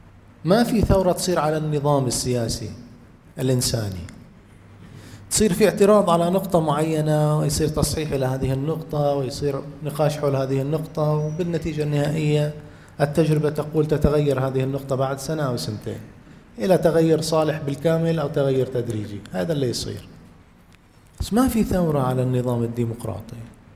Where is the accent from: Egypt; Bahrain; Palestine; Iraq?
Bahrain; ومنها بلدنا البحرين في حالة من الاضطراب غير المنقطع